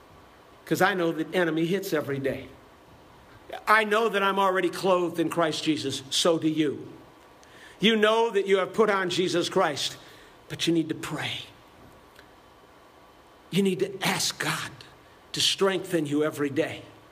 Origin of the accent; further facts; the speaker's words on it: Cleveland, Ohio, United States; I went to school there in Bardstown, Kentucky. I didn't know anything. I was from Cleveland, Ohio.